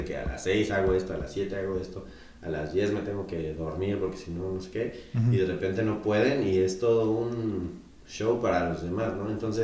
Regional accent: Mexico City, Mexico; now in Querétaro, Mexico; yo soy de Ciudad de México. Y para mí la transición de venirme a vivir a una ciudad como Querétaro

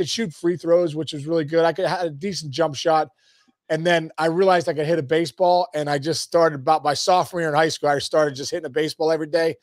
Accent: Pittsburgh, Pennsylvania, United States; also born or lived in New Jersey; I grew up in Jersey. I was 5 years old when I moved to Pittsburgh. So I grew up in Pittsburgh, but you're right. But my family's from New York and New Jersey.

